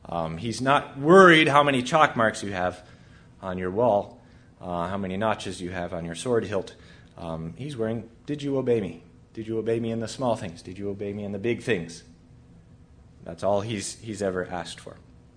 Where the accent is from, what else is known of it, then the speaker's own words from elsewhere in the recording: Brazil; I grew up in Brazil, a tropical country. Amazing fruits and vegetables there, fresh every day.